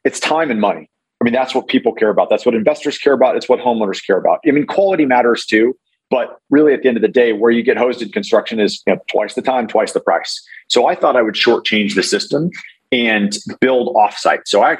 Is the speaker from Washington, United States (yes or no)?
no; Arizona, United States; So my kind of quick background on me, I grew up in Arizona.